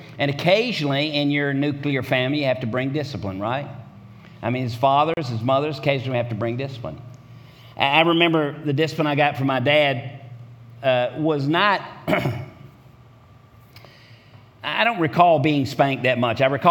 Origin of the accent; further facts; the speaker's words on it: Tennessee, United States; I'm from Tennessee. I thought that was great news.